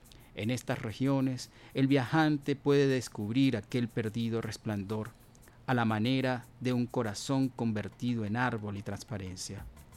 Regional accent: Caracas, Capital District, Venezuela; de los Andes, de Táchira, de Capacho. Y por el lado paterno, bueno, vienen del Pilar. Entonces te imaginas, esos también somos los caraqueños.

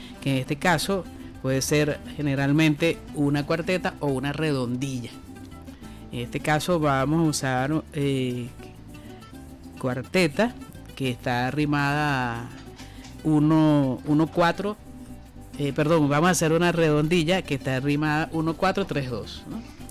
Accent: Venezuela; Eso somos nosotros, los venezolanos.

